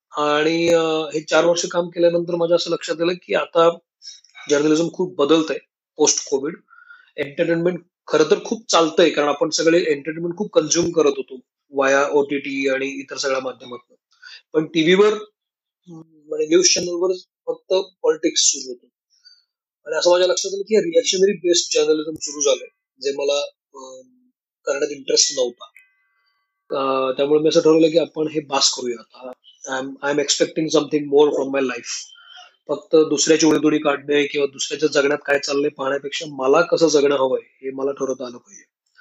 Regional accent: Kolhapur, Maharashtra, India; मी मूळचा कोल्हापूरचा आहे

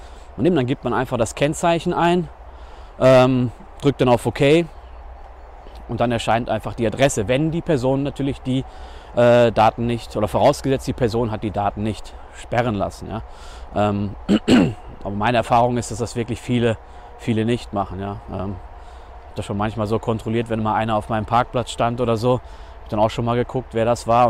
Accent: North Rhine-Westphalia, Germany; bin ich ganz anderes gewohnt aus meiner Heimat in Nordrhein-Westfalen.

